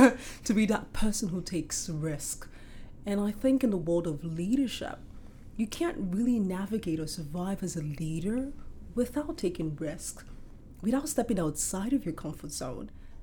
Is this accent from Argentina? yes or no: no; Nigeria; moved away as an adult; now in Canada; I was born and raised in Nigeria.